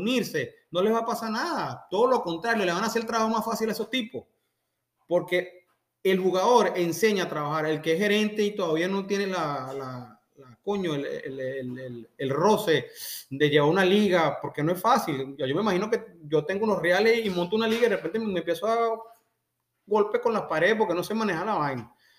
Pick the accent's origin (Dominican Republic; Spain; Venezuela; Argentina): Venezuela; Ese es el problema como venezolano. Y me disculpan porque todos los que estamos somos venezolanos.